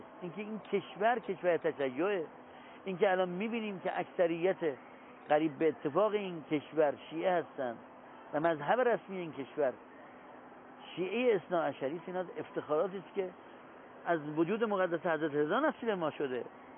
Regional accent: Iran; now in Qom, Iran; ما ایرانی هستیم، خصوصا در قم زندگی میکنیم، یا فامیل من منتسب به وجود مقدس حضرت رضا است،

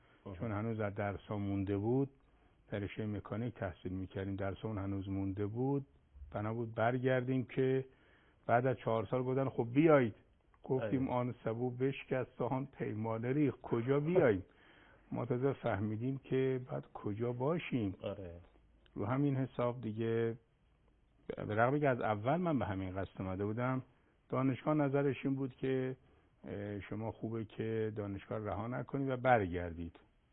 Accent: Mashhad, Razavi Khorasan, Iran; بله خود شهر مشهد متولد شدم. تا سوم دبستان ما مشهد بودیم، اما دیگه چهارم ابتدایی رو اومدیم تهران. پدرمون از مشهد به تهران هجرت کردن و دیگه در تهران بودیم

